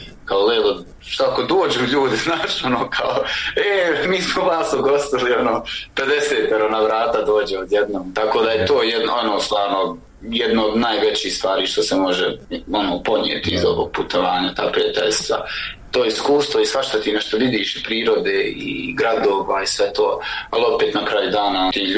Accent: Bosnia & Herzegovina; now in Switzerland; Sa Idrizom smo u stvari došli iz Bosne do Švicarske, znaš, znači sa njim smo opet veliko putovanje, 10 dana smo putovali.

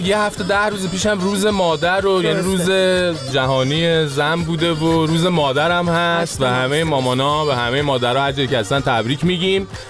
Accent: Tehran, Tehran Province, Iran; شهر خودم یعنی تهران بودم

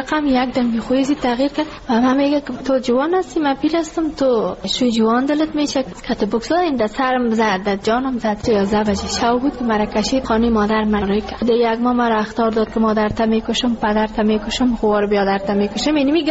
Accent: Ghazni, Afghanistan; now in Kabul, Afghanistan; ما کابل آمده از غزنی هستیم.

